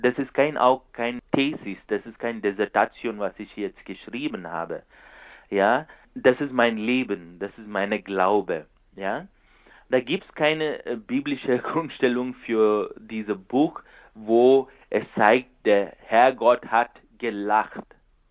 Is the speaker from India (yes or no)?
yes; India; now in Europe; Es beginnt mit meinem Leben in Indien, wo ich geboren bin und wie ich aufgewachsen bin, weil jetzt in der letzten Zeit, weil ich hier in Europa lebe.